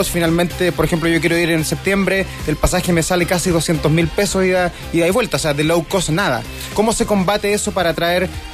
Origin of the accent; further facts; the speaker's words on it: Magallanes, Chile; yo el 22 de julio voy a estar allá como buen magallánico